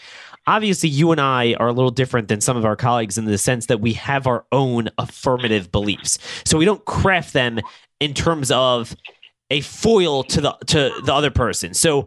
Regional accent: Baltimore, Maryland, United States; my hometown, Baltimore, Baltimore County, it's very blue.

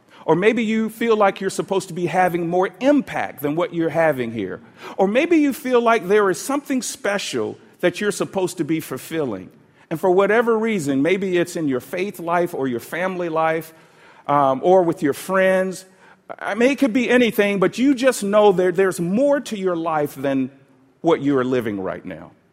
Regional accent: Atlanta, Georgia, United States; When I grew up here in Atlanta in the inner city, I used to look at Buckhead as the promised land.

